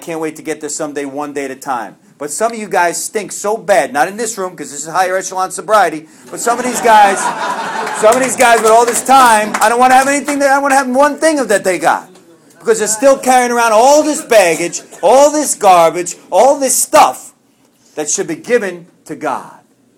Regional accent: New York, United States; Maybe some of yours is a little bit different because we're from New York, but other than that, everything's good. Because, you know, we grow up like all wacky.

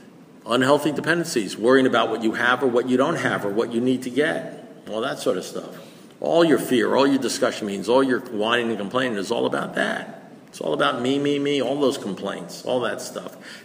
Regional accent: Great Neck, New York, United States; You know, I came from Great Neck, New York and, you know, Saddle Rock and Kings Point.

